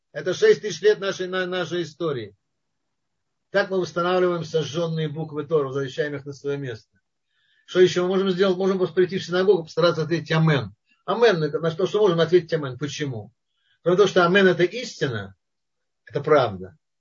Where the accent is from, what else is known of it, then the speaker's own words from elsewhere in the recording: Moscow, Russia; Ну, вот я москвич, например.